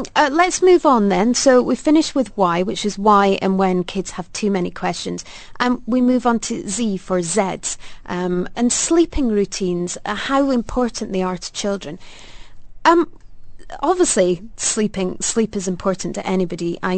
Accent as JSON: {"language": "English", "region": "Scotland", "country": "United Kingdom", "said": "I'm from Scotland, but generally I tend to go to England."}